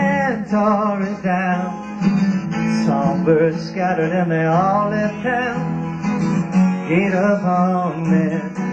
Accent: Chicago, Illinois, United States; When I was a kid growing up in Chicago, I used to hang out at this folk club.

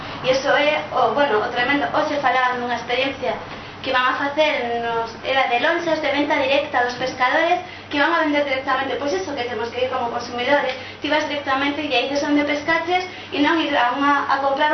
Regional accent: Redondela, Galicia, Spain; eu son de Redondela, do lado de Vigo

